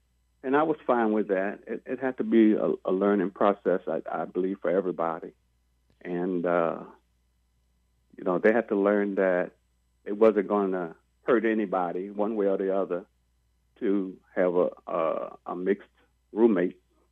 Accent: New Orleans, Louisiana, United States; Well, number one, I was from New Orleans, and all I could ever think about was getting home.

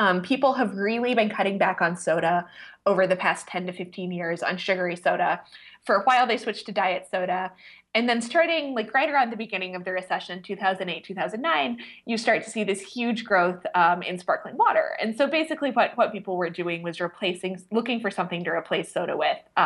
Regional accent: Leawood, Kansas, United States; I am super thrilled to be on KCUR, because I grew up in Kansas City. I grew up in Leawood.

